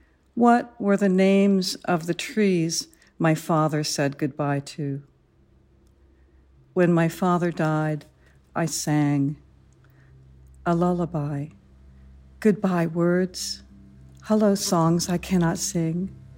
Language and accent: English; United States; I'm Filipino, yet I don't know the culture. I'm American